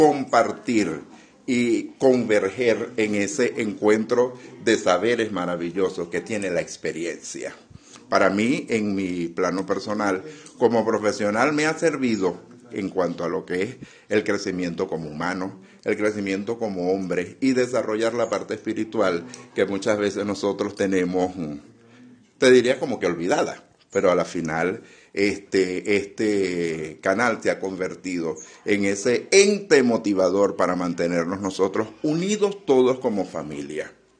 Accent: Portuguesa, Venezuela; la esencia de todos nosotros como llaneros, la esencia de nosotros como portugueseños y el vivir cotidiano que tenemos cada una de las personas aquí en Acarigua y en Araure.

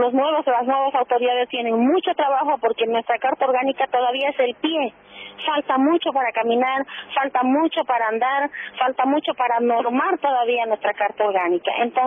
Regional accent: Puerto Quijarro, Santa Cruz, Bolivia; nosotros somos la entrada de Bolivia, somos la cara de Bolivia aquí en la zona fronteriza

